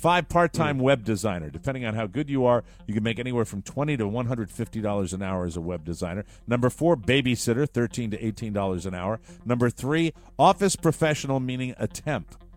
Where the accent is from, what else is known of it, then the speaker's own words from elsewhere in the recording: Florida, United States; And now a little something-something from my home state, boys.